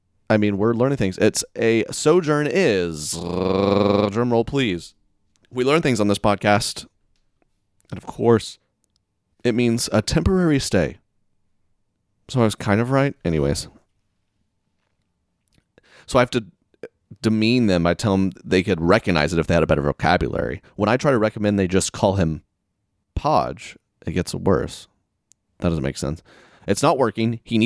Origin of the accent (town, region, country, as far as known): the South, United States